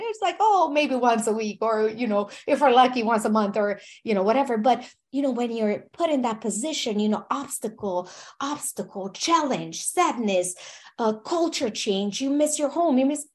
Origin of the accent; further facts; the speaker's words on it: Romania; English is a second language; moved away as an adult; now in United States; I'm from Romania and I came to US when I was 20 years old, $100 to my name.